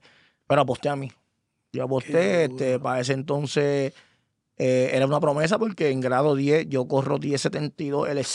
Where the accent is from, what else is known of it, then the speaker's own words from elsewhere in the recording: San Lorenzo, Puerto Rico; Yo, obviamente, soy de San Lorenzo.